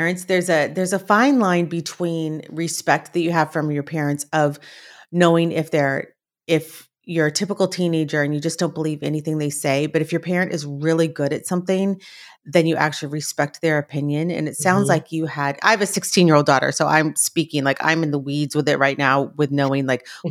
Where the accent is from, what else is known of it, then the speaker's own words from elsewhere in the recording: Los Angeles, California, United States; Okay. Now, I grew up in Los Angeles, and I wasn't like connected directly to the entertainment industry